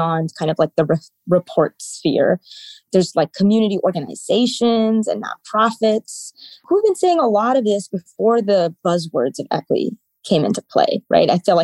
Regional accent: Sonoma, California, United States; also born or lived in India; So I was born in India and immigrated to Sonoma, California, of all places, with my family as a young person. So I identify as first generation Malayali American with deep roots in South India, in Kerala.

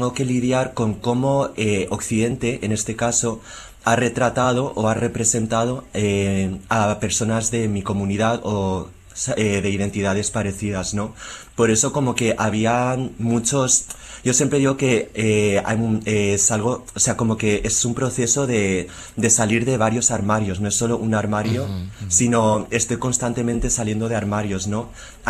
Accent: Spain; me propuso escribir un libro que tratase de mis experiencias vitales creciendo en España

